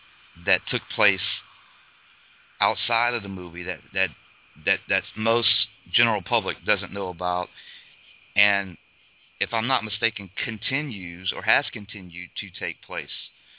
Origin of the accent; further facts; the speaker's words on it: Louisiana, United States; I grew up in born and raised in South Louisiana, the legend of Boggy Creek, the beast of Boggy Creek.